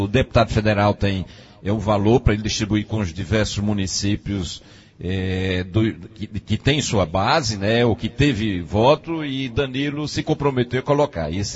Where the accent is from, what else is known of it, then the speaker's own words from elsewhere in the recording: Carnaíba, Pernambuco, Brazil; com muita vontade de fazer aquilo que o povo merece na minha terra, Carnaíba.